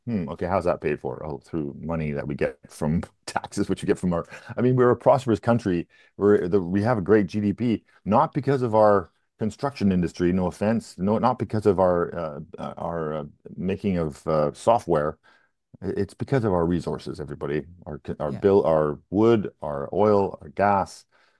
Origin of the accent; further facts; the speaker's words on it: British Columbia, Canada; It's selfish on our part as British Columbians